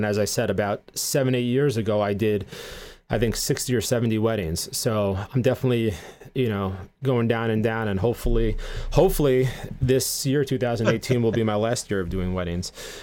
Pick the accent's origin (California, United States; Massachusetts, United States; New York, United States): New York, United States; now in Pennsylvania, United States; Right now based outside of Philadelphia. I'm out of New York, but I grew up here in New York.